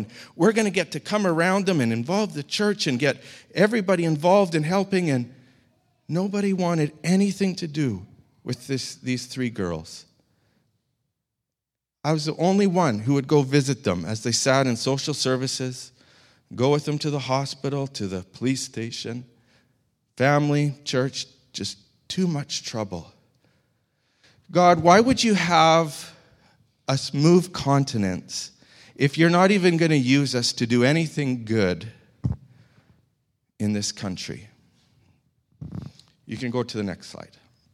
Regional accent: Canada; I didn't correct him that I'm Canadian

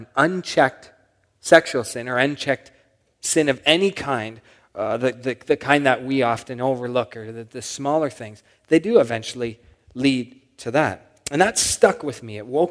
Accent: Canada; It's just, as a Canadian, I don't tick that way.

